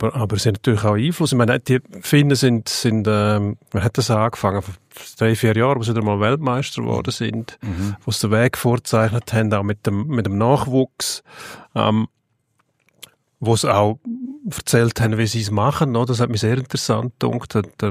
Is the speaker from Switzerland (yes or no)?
yes; Switzerland; Und bei uns in der Schweiz habe ich das Gefühl, wir machen genau das Gegenteil.